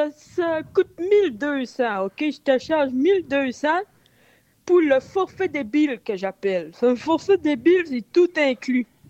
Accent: La Malbaie, Quebec, Canada; Moi, je viens de Charlevoix.

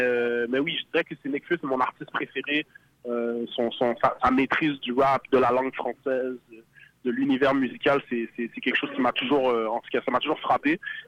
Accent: Montreal, Quebec, Canada; Je viens de l'Est de Montréal, je fais de la musique depuis que j'ai l'âge de 11 ans

